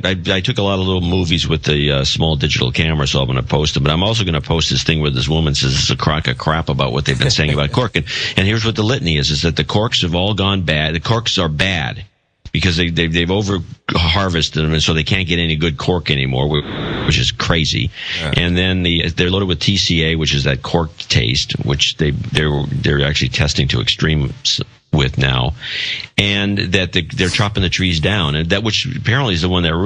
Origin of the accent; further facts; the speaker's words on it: United States; I don't follow the game because I'm an American.